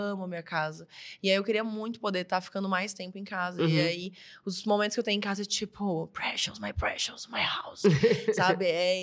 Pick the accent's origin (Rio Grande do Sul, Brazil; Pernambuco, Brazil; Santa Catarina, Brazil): Santa Catarina, Brazil; Florianópolis; moved away; E também tem o lance de que, porra, eu sou de Floripa. Floripa é uma ilha